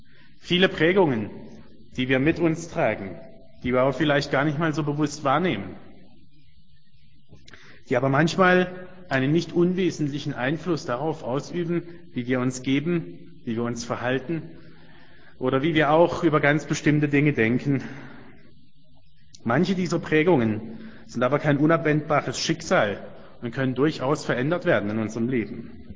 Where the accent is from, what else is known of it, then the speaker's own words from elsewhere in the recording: Germany; Wo ich herkomme, das kann man ganz unschwer an der Art und Weise feststellen, wie ich spreche. So eine ganz bestimmte Satzmelodie, eine Aussprache ganz bestimmter Laute, das weist ganz charakteristisch auf einen Menschen aus dem Südwesten Deutschlands hin. Aus der oberrheinischen Tiefebene, um genau zu sein